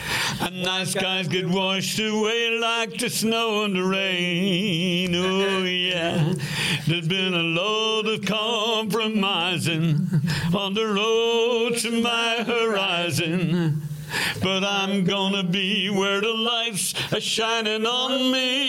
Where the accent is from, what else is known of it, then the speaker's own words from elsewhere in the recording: Dublin, Leinster, Ireland; born there; Well, I was born in Dublin. I was born in Hollis Street Hospital